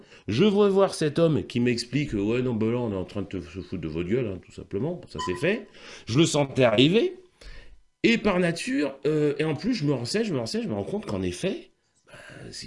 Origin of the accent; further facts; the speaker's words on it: Martinique, France; je suis martiniquais d'origine.